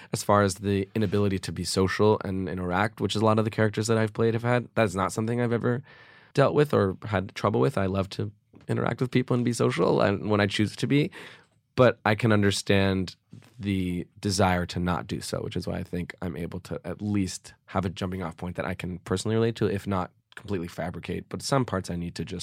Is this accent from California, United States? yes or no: yes; Los Angeles, California, United States; Near UCLA.